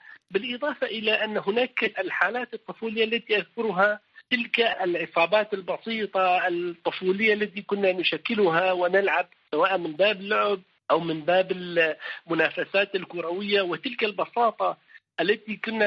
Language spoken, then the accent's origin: Arabic; Amuda, Al-Hasakah Governorate, Syria; first language Kurdish; Arabic is a second language; أنا ولدت وعشت في مدينة عمودة، هي مدينة حدودية في أقصى الشمال الشرقي من سوريا. غالبية سكانها من الأكراد الذين أنتمي إليهم. تعلمت اللغة العربية حين ذهبت إلى المدرسة.